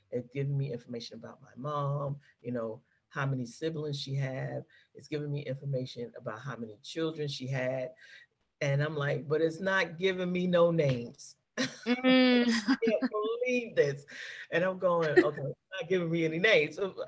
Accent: Manhattan, New York, United States; born there; because I was born in Manhattan, but my mom and her family lived in Brooklyn.

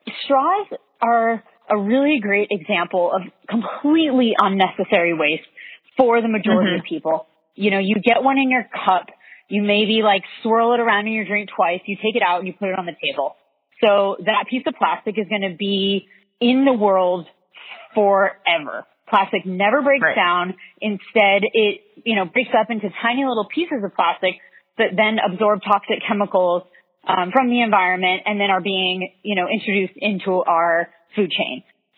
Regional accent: Santa Fe, New Mexico, United States; So I grew up in Santa Fe, New Mexico. So being outdoors was always a really big part of my life.

